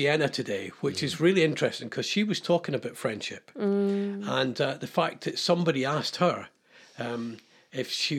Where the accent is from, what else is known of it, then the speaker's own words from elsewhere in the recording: Scotland, United Kingdom; because I'm pessimistic at the best of times, I'm Scottish.